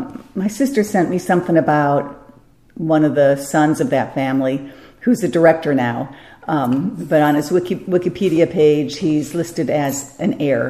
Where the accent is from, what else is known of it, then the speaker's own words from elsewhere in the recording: Elk Grove Village, Illinois, United States; also born or lived in Madison, United States / Missouri, United States; I grew up all over the Midwest. I was born in Madison, Wisconsin, and lived a couple of places there, and I lived in Missouri. And when I went to high school, I was living in the Chicago area. I first was living in Elk Grove Village